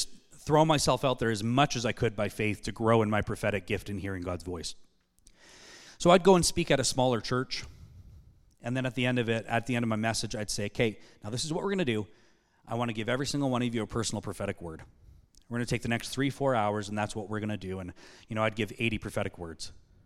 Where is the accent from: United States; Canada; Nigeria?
Canada; Calgary, Alberta; I'm from Calgary, so when I travel, people always ask me